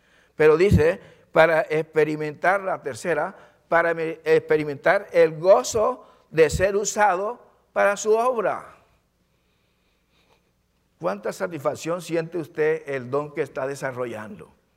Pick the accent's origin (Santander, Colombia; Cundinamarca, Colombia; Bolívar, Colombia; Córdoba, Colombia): Bolívar, Colombia; Santa Catalina; cuando estaba pequeño, no tan pequeño, pero en mi pueblo no había maestros. Y cuando yo estaba estudiando, yo quería ser un maestro para mi pueblo, allá en Santa Catalina Bolívar